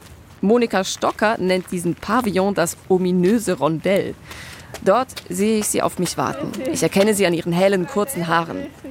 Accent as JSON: {"language": "German", "region": "Zurich", "country": "Switzerland", "tie": "born or raised there", "moved": "as an adult", "lives_now": "Berlin, Germany", "said": "Ich bin 1987 in Zürich geboren und war zu jung, um etwas von der offenen Drogenszene mitzukriegen. Seit 15 Jahren lebe ich in Berlin"}